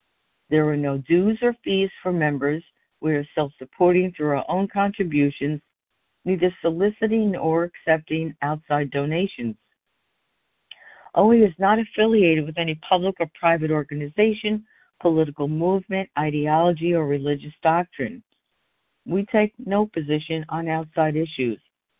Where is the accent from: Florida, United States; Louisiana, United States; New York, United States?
New York, United States; I'm from New York, and I'm a grateful recovered compulsive overeater.